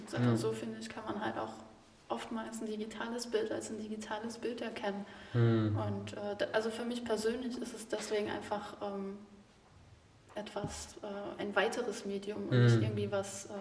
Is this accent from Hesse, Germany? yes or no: no; North Rhine-Westphalia, Germany; now in Leipzig, Germany; Ich komme eigentlich aus dem Ruhrgebiet.